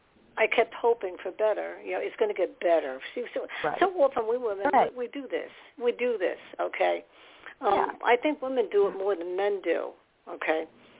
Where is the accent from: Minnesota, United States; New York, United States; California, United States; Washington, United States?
New York, United States; born there; I was born in New York, so we'd go over there.